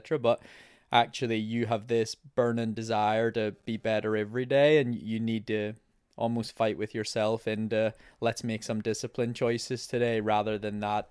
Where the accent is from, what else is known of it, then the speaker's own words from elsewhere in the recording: Ireland; I'm a Irish Olympic marathon runner.